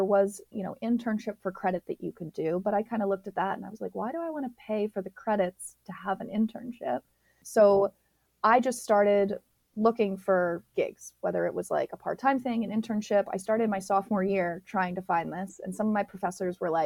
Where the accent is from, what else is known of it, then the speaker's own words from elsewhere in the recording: Philadelphia, Pennsylvania, United States; I'm also originally from the Philadelphia area. I do have family still in the suburbs here.